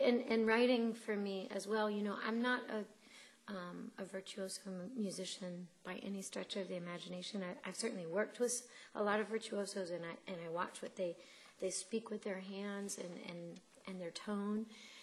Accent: North Carolina, United States; my hometown

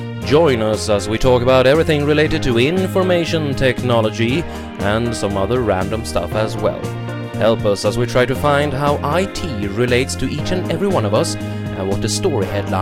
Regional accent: Sweden; English is a second language; another reason, I guess, and that's that we are, both of us, Swedes.

